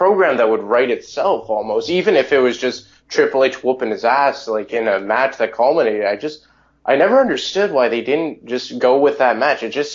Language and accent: English; Montreal, Quebec, Canada; I'm from Montreal.